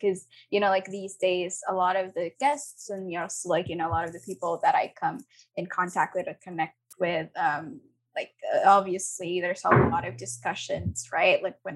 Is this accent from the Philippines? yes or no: yes; Philippines; I am a Filipino and these is like my people and this is like my community